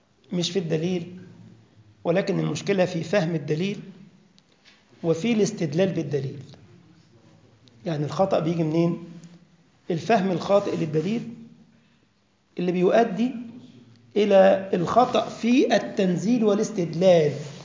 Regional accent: Egypt; واحد جزار عندنا في مصر فتح محل جزارة، انتوا بتسموه القصاب ولا اللحام؟

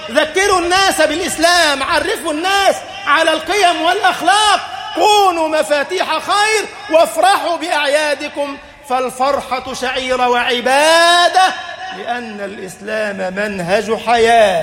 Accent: Egypt; اجعل بلدنا مصر أمنا أمانا، سخاء رخاء.

